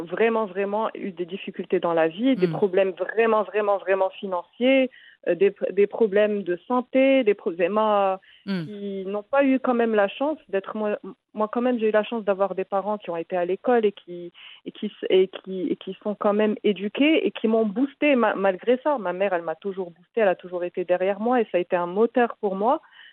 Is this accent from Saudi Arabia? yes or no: yes; Saudi Arabia; also born or lived in Morocco; j'ai pas grandi au Maroc. J'ai grandi toute mon enfance en Arabie Saoudite parce que mon papa était expatrié là-bas. Et très rapidement, à l'adolescence, Y a, mes parents se sont séparés et on a dû rentrer au Maroc.